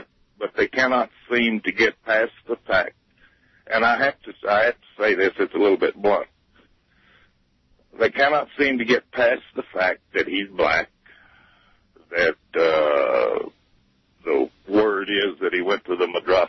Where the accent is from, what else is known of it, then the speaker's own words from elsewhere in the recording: Conroe, Texas, United States; moved away as an adult; I'm from East Texas, sir, a little town called Conroe.